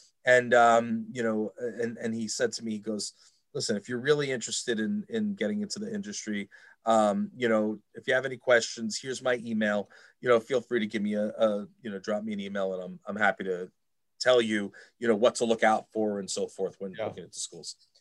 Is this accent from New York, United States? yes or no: yes; Uniondale, New York, United States; because I grew up in Uniondale, New York. I was one of the only white kids.